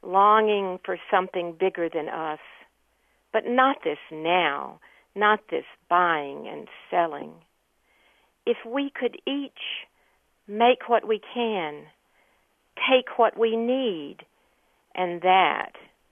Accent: Alabama, United States; So I'm originally from Alabama. I'm still very closely tied to that region.

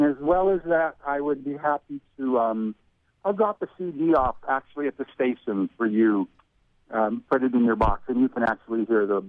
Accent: Hollywood, California, United States; I mean, I grew up in Hollywood. I was very lucky to grow up in an area where there were hills behind me, near the Hollywood Bowl.

